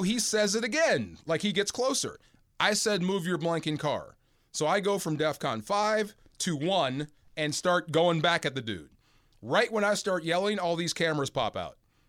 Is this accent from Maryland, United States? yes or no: no; California, United States; now in St. Louis, United States; So I'm a Californian. I had no idea what you do with snow until I got to St. Louis.